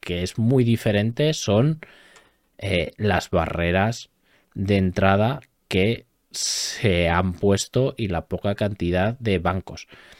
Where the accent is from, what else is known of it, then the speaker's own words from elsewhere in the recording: Spain; pero como contribuyentes españoles no tuviésemos ni el riesgo de tener que rescatarles